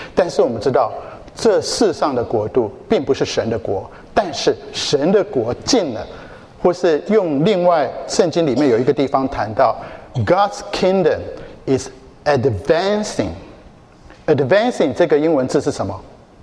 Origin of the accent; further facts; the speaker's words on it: China; 我们中国人说，华人说，人之将去，其言也善。